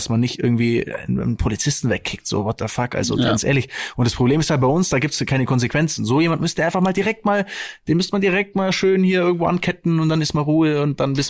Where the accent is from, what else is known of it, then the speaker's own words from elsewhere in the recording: Stuttgart, Baden-Württemberg, Germany; bei uns in Stuttgart